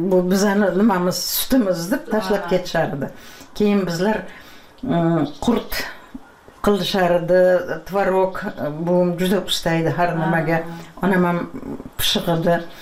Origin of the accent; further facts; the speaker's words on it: Piskent, Tashkent Region, Uzbekistan; Men shu yerlarda tug'ilganman-da. Eshik deraza bo'lmagan. Piskentda, ha, garnak degan yer bor edi, leshoz degan.